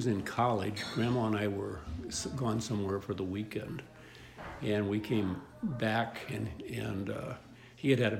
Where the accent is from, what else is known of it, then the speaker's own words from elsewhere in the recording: Ohio, United States; moved away as an adult; also born or lived in Los Angeles; now in Reno, United States; And I grew up in Ohio. Went to LA for 2 years.